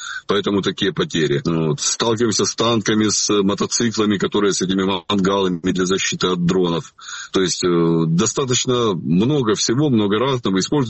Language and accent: Russian; Horlivka, Donetsk Oblast, Ukraine; фактически Горловка, я просто вырос в Горловке, и я эти места знаю.